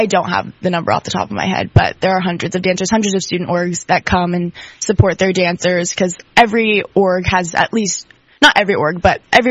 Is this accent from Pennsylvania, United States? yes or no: yes; Grove City, Pennsylvania, United States; I'm originally from Grove City, Pennsylvania, Western Pennsylvania, a little small town.